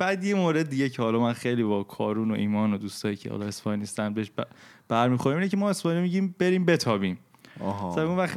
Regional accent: Isfahan, Iran; اونا گفتن ای شما مثلا ما رو اصفهانی دا اینا، گفتیم بله.

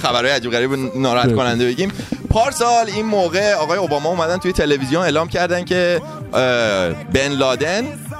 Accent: Iran; now in San Francisco, United States; بازیایی که ما در ایران میکردیم، بچگیمون میکردیم

